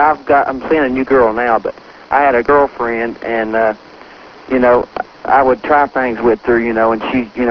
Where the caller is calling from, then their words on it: Tennessee, United States; I'm calling from Tennessee